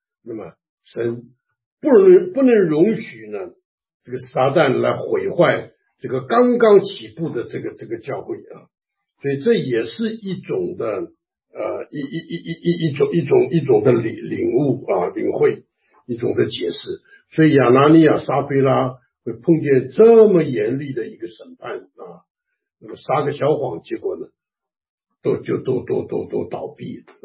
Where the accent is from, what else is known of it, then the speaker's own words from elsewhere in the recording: China; 就像我们中国人为着面子的问题啊，看见别人都卖了来奉献